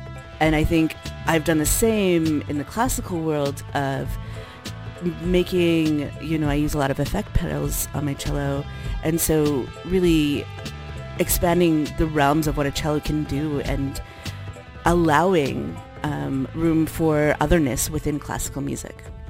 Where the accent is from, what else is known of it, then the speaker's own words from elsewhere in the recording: La Crête, Alberta, Canada; now in Toronto, Canada; I am a half-Cree, half-Mennonite cellist and composer. I'm originally from Treaty 8, Northern Alberta, North Tall Cree Reserve on my dad's side, Buffalo Head Hills, Lacrete, Alberta on my mom's side.